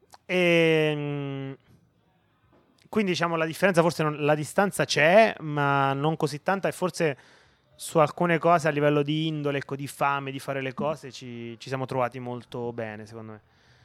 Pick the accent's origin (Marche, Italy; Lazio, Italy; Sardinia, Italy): Marche, Italy; Ascoli Piceno; born there; perché sono nato ad Ascoli Piceno